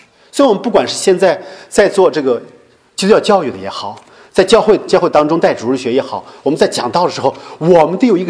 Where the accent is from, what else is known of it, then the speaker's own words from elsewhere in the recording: Shandong, China; 我们中国君子就是这样的，我们山东人尤其如此，特别想让别人夸自己是个好人